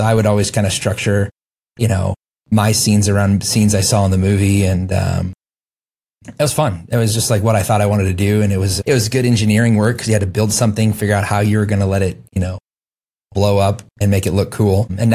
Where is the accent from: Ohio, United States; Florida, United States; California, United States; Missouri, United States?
Ohio, United States; also born or lived in Alaska; Yes, I grew up, I was born in Alaska and then grew up in Ohio. So pretty typical childhood.